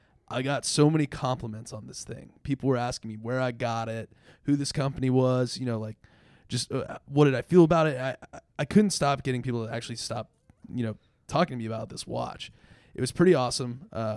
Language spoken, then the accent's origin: English; Ocala, Florida, United States; Trust me, I'm from Ocala, Florida, one of the breeding capitals of the world.